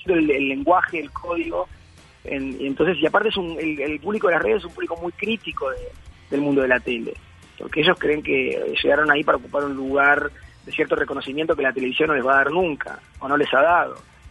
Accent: Uruguay; now in Buenos Aires, Argentina; mi lugar en el mundo sea Buenos Aires, lógicamente. Uh-huh. Vivo acá hace 30 y pico de años. Pero la verdad es que soy uruguayo, no negaría eso, ni tengo por qué.

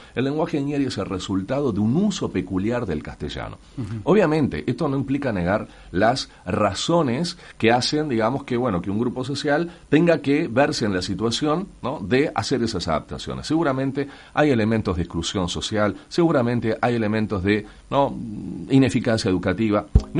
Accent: Montevideo, Uruguay; la identidad que tenemos todos como uruguayos, por ejemplo, o como montevideanos

